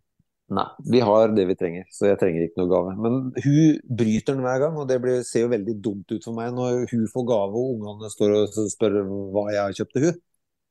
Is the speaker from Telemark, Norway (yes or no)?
yes; Skotfoss, Telemark, Norway; now in Skien, Norway; vi flytta hjem til Skien. Skotfoss er jo selvfølgelig hjemstedet mitt, så veldig flott plass. Men det ble Skien fordi at der hadde vi familie og venner.